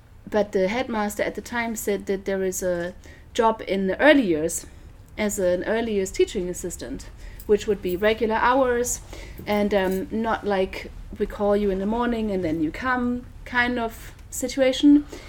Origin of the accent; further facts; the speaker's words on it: Rödermark, Hesse, Germany; So I grew up in Rödermark, which is about like 10 kilometers south of here.